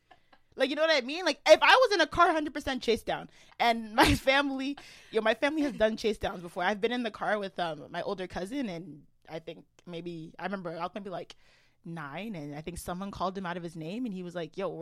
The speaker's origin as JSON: {"language": "English", "country": "Canada", "tie": "born there", "said": "I was born in Canada."}